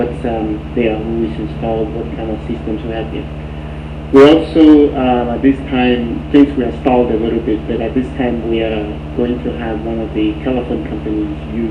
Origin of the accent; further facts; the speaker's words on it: Oregon, United States; By the way, I'm from Oregon. I went to school in Oregon, Oregon State.